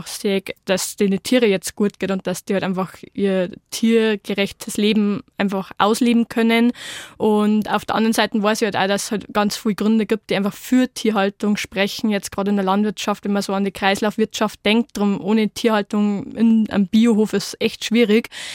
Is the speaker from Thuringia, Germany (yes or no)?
no; Bavaria, Germany; das ist meine Heimat und da ist schön.